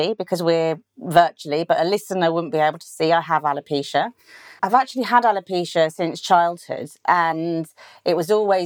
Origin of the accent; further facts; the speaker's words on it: London, United Kingdom; now in Macclesfield, United Kingdom; So very different from where I grew up in South London, and it's a gift to be here.